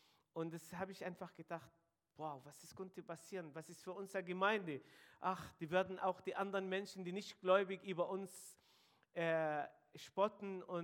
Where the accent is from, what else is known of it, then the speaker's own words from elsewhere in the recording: Israel; German is a second language; komme von dem arabischen Hintergrund. Ich sage zu meiner Person, ich bin Israeli, aber kein Jude. Ich bin ein Araber, aber kein Muslim. Das heißt, in Israel leben 2% arabische Christen.